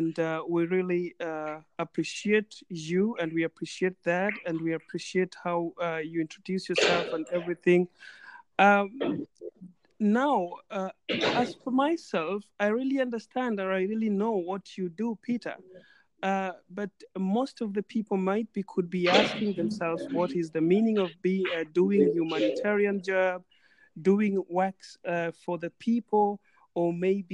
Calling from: Bahrain; with you. I'm hosting you this evening, Peter, and I'm calling from Bahrain, and it's 28 minutes past 3 o'clock in the evening in Bahrain.

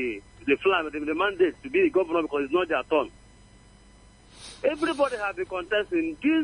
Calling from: Enugu, Enugu State, Nigeria; I'm calling you from Enugu.

